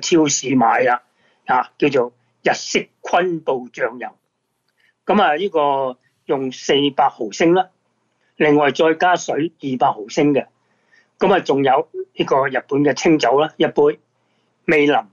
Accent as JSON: {"language": "Cantonese", "region": "Guangdong", "country": "China", "said": "个叉烧就唔系讲我哋广东人食嗰个叉烧喎，系日本式嘅叉烧喎"}